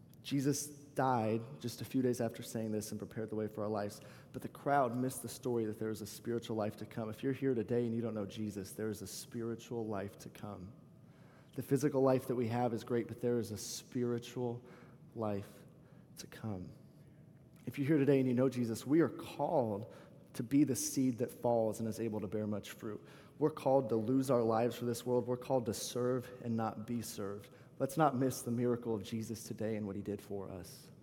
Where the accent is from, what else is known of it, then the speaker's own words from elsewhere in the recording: Texas, United States; I'm from Texas and love Texas, but Houston, Houston is a fun place to be.